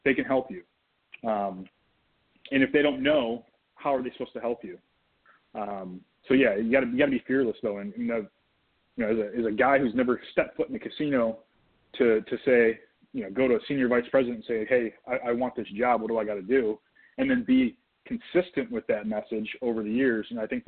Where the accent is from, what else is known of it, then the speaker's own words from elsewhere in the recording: Michigan, United States; But ultimately, you know, I'm Michigan is my home. I mean, that's my home state. I love the state. So I ultimately wanted to come back.